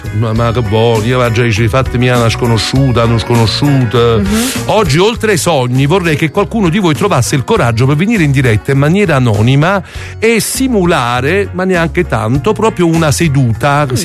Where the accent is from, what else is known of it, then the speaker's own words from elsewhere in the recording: Naples, Campania, Italy; Io da napoletano sono obbligato.